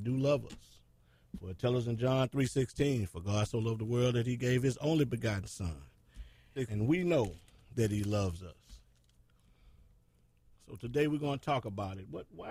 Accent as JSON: {"language": "English", "town": "Alexandria", "region": "Louisiana", "country": "United States", "said": "We're from Alexandria, Louisiana, and we attend Wooddale Baptist Church."}